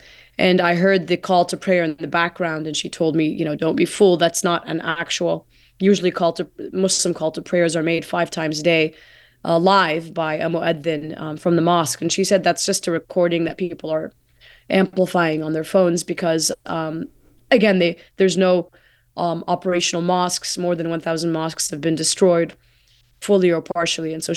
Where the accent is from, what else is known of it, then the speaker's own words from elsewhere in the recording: United States; And I feel as an American and as a Palestinian and as a human being, frankly, with family in Gaza specifically